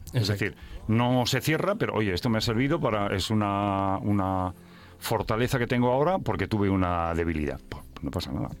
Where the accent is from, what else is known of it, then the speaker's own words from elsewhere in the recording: Barcelona, Catalonia, Spain; Yo soy de Barcelona también, nacido en Barcelona